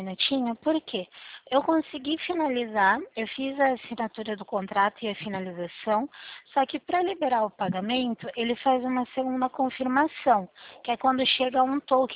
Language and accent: Portuguese; São Paulo, Brazil; o meu DDD é 19, que eu sou aqui do estado de São Paulo, tá?